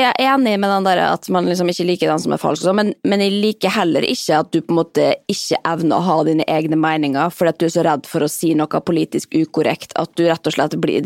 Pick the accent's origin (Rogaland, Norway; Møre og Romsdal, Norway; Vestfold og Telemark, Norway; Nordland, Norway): Møre og Romsdal, Norway; Molde; vi kommer fra Molde, må vite. Så klar, selvfølgelig, vi kommer fra sladreland nummer en, og det, eller fra bygda